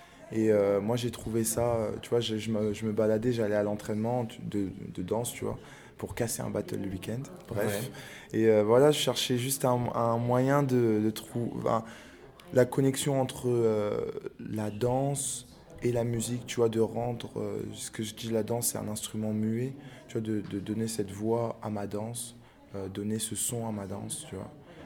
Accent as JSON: {"language": "French", "town": "Reims", "region": "Grand Est", "country": "France", "lives_now": "Amsterdam, Netherlands", "said": "je représente ma ville. Hein. Je suis chauvin, je viens de Reims. Je suis basé à Amsterdam, mais je suis un enfant du monde. Mais je sais d'où je viens."}